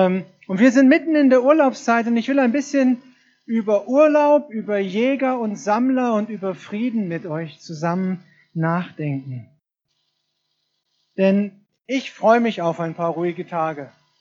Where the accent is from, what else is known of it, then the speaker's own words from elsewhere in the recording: Schorndorf, Baden-Württemberg, Germany; Ich komme aus Schorndorf.